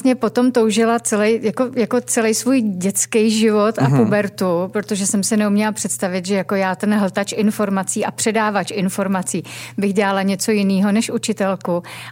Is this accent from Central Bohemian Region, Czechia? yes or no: yes; Mladá Boleslav, Central Bohemian Region, Czechia; Vypadám jak Mladoboleslavačka, jo?